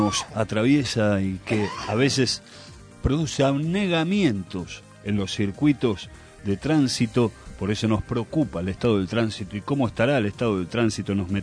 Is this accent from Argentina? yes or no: yes; Argentina; Somos argentinos que nos levantamos cada mañana.